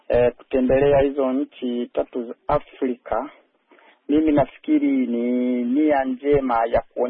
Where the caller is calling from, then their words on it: Kagera, Tanzania; natokea mkoa wa Kagera, Tanzania.